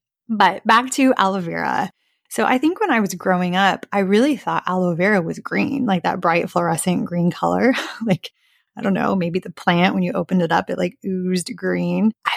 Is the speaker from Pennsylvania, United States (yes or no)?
no; Arizona, United States; I grew up in Arizona. I was always in Lake Havasu or at the river. And terribly, I burned a lot when I was a kid growing up in the desert.